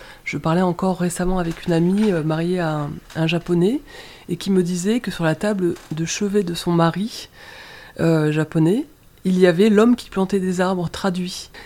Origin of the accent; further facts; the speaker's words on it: Auvergne-Rhône-Alpes, France; moi je suis originaire de la Drôme